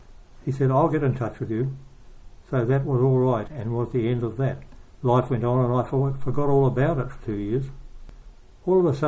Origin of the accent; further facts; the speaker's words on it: Takapau, Hawke's Bay, New Zealand; And I said, no, we're from Takapau.